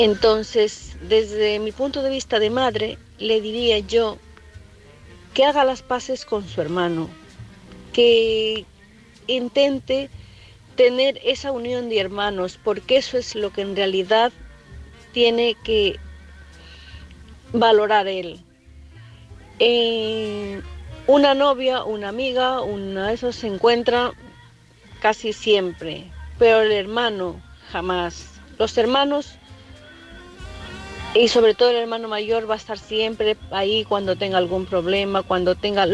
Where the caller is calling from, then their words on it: Santiago de Compostela, Galicia, Spain; de Santiago de Compostela. Espero ayudarle en algo al chico.